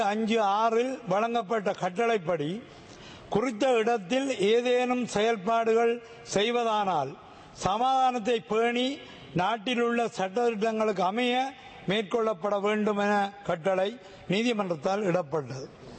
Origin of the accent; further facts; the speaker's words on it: Northern Province, Sri Lanka; நான் வன்னி மாவட்டத்தை சேர்ந்தவன், முல்லைத்தீவு மாவட்டம் என்னுடைய சொந்த மாவட்டம்